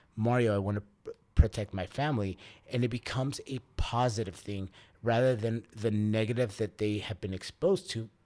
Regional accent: Mexico; now in United States; I came from Mexico where we processed and killed all of our food.

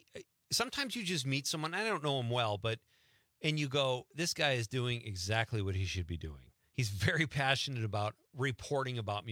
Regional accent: Marinette, Wisconsin, United States; I did an interview recently at my hometown paper in Marinette.

